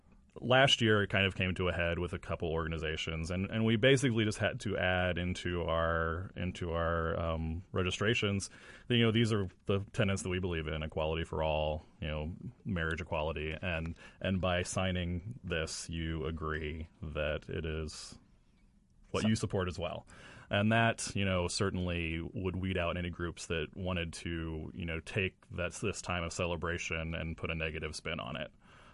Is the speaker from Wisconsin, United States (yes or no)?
no; Logansport, Indiana, United States; I'm from Logansport, and I went to Lewis Cass High School, a small high school, and I went back for my 25th reunion this past year